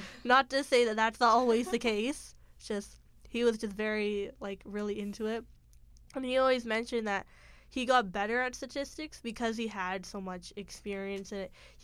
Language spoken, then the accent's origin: English; Surrey, British Columbia, Canada; I grew up in Surrey, BC, not too far away from Vancouver. And so I've always lived my life in that area.